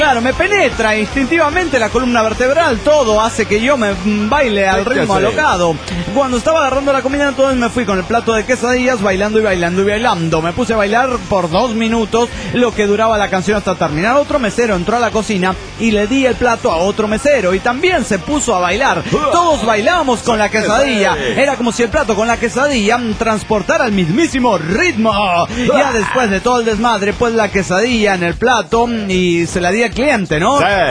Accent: Tucumán, Argentina; de Tucumán.

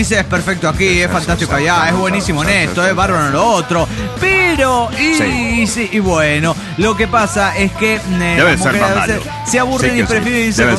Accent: Mendoza, Argentina; aproveché un viaje a Mendoza, de donde soy realmente yo nativo

